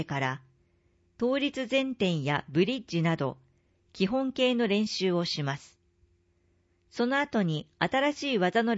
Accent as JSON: {"language": "Japanese", "region": "Shiga", "country": "Japan", "tie": "born or raised there", "said": "自分自身も地元の滋賀県で国スポが開催されるということで"}